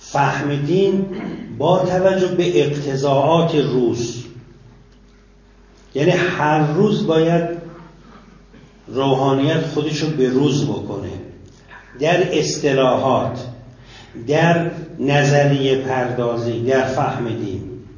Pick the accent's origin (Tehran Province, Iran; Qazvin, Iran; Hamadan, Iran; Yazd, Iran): Yazd, Iran; Abarkuh; ما سال 52 در شهر خودمون ابرکو طلبه شدیم. اولش 23 نفر بودیم